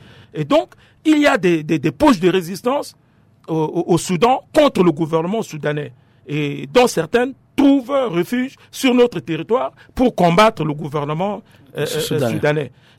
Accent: Central African Republic; En tant que centrafricain, je ne peux pas concevoir qu'un élu du peuple.

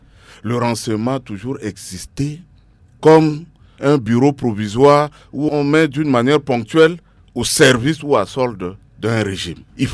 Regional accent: Central African Republic; chez nous en République centrafricaine

